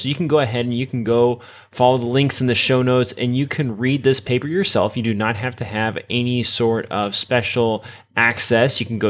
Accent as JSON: {"language": "English", "region": "Midwest", "country": "United States", "said": "Now, I should mention, though, I'm from the Midwest, and a lot of the respondents were also from the Midwest."}